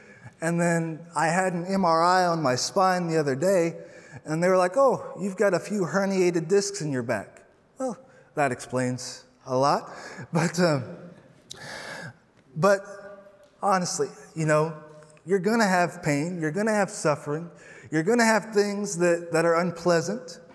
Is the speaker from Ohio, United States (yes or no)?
yes; Circleville, Ohio, United States; So I am from Circleville, Ohio, and it's a very small town of about 15,000, and there's not a whole lot to do.